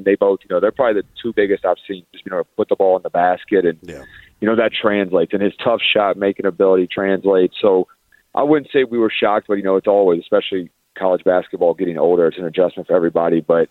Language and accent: English; Roanoke, Virginia, United States; now in Missouri, United States; I'm from Roanoke, and I was the head coach of Mashinon for a long time.